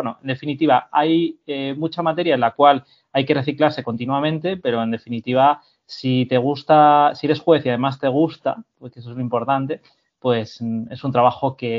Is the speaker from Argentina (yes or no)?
no; Salamanca, Castile and León, Spain; also born or lived in Madrid; yo, por ejemplo, que soy de Salamanca y que vivía en Madrid, me tuve que ir a Galicia, son muchos kilómetros